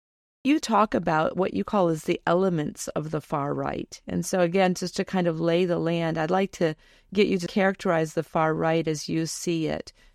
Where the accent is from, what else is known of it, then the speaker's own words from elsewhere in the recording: United States; there were lots of echoes to me as an American